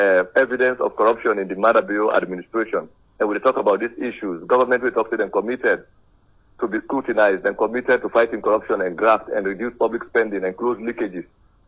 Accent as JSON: {"language": "English", "town": "Makeni", "region": "Northern Province", "country": "Sierra Leone", "tie": "born or raised there", "said": "I was born in Makini, raised there, went to school there."}